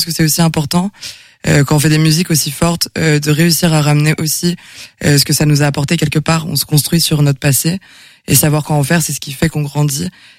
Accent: Brissac, Pays de la Loire, France; Je viens de Brissac, donc mais Angers, on va dire quand même.

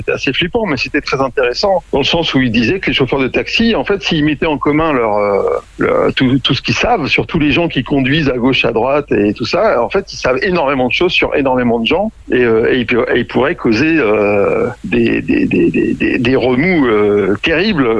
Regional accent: Paris, Île-de-France, France; Enfin, moi, je suis parisien, donc.

